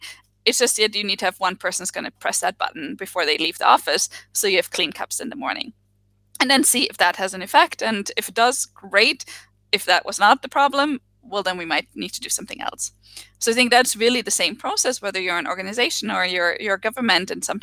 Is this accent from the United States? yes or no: no; Germany; English is a second language; I come from Germany